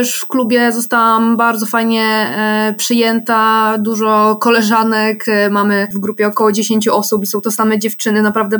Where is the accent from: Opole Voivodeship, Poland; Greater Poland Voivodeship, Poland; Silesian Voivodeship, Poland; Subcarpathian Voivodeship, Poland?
Subcarpathian Voivodeship, Poland; Rzeszów; now in Łódź, Poland; Tak naprawdę siedzę tutaj już 3 lata, ale zostawiłam wszystko, co miałam. Pochodzę z Rzeszowa, tam też aktualnie moja rodzina właśnie przebywa